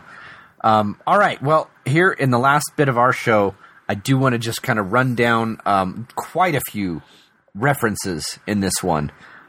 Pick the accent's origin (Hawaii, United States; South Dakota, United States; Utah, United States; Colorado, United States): Colorado, United States; It's also because I'm from Colorado and we say our A's like that.